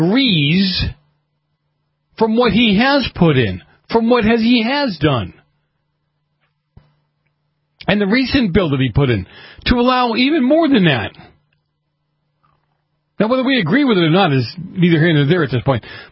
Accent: East Coast, United States; when I grew up in the East Coast

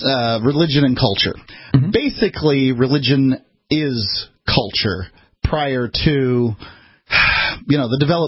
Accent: Ireland; As an Irishman, I look forward to that.

